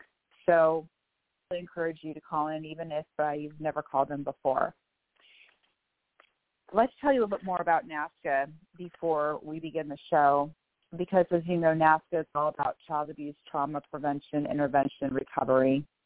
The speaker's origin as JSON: {"language": "English", "town": "Bellevue", "region": "Washington", "country": "United States", "said": "I'm from Bellevue, Washington."}